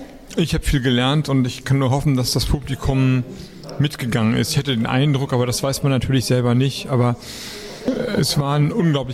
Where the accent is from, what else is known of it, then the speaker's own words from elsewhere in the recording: Kiel, Schleswig-Holstein, Germany; Stimmt, ich meine, Kiel ist meine Heimatstadt